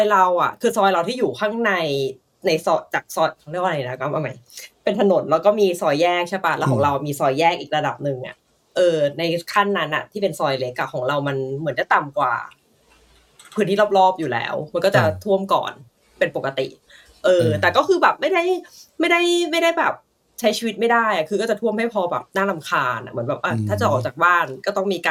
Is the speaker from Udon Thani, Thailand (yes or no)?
no; Bangkok, Thailand; โอ้ยอย่างนี้ถ้าเกิดว่าตอนนั้นเราอยู่ไทยนี่ก็คือแบบสวยมากมากเลยนะเพราะเราโตมาในบ้านหลังเดียว